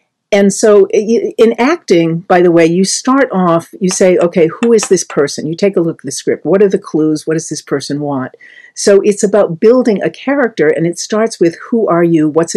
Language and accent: English; Boston, Massachusetts, United States; I mean, I'm from Boston, and when I went to the theater to look at the film, it's like people were laughing when they heard the accent